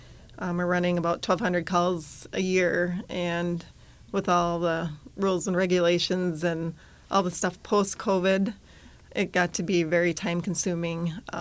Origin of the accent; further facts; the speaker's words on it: Butterfield, United States; now in Windham, United States; I've lived in Windham for about 22 years, and I'm originally from Butterfield, just down the road, so not too far away.